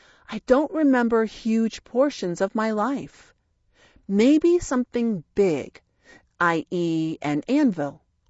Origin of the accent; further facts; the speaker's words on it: Metairie, Louisiana, United States; I was born in Jefferson Parish, Louisiana, at Ochsner Hospital, January 26, 1958. I lived in a house on Herring Road in Metairie until I was, let's say 8 or 9, maybe 10.